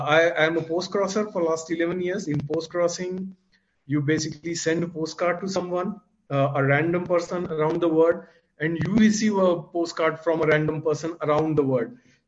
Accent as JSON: {"language": "English", "town": "Mumbai", "region": "Maharashtra", "country": "India", "tie": "born or raised there", "second_language": "English", "moved": "as an adult", "lives_now": "Uganda", "said": "I come from India. I born and brought up in a city called Mumbai."}